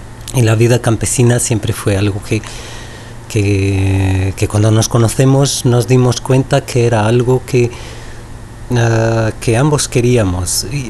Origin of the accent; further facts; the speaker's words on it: Miranda do Douro, Bragança District, Portugal; now in Palmela, Portugal; Yo soy de Miranda do Douro, pero me coloqué aquí.